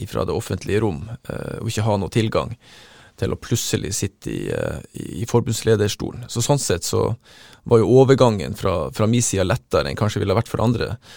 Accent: Lødingen, Nordland, Norway; hjemme på Lødingen, der jeg vokste opp

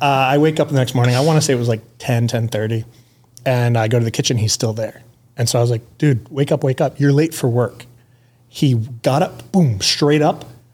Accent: United States; I'm American too, but I live here now. I work here.

